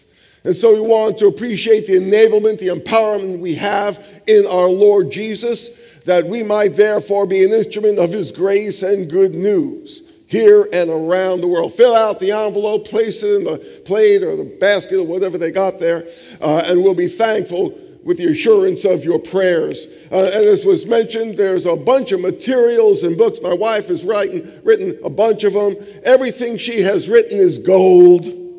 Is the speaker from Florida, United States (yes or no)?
no; New York City, New York, United States; now in Charlotte, United States; You say, why do you talk funny? I come from North Carolina. Okay, I was raised in New York City, but I repented all the way down to Charlotte.